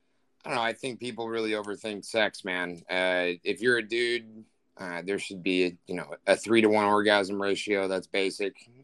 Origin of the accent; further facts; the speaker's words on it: the South, United States; accent: Southern; Yeah, I had my southern accent beat out of me.